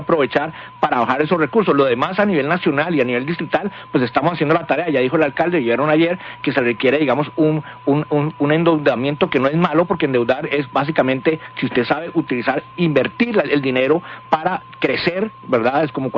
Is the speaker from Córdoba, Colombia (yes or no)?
no; Cali, Valle del Cauca, Colombia; pero que van a generar esa transición en beneficio de nosotros también como caleños, ¿no?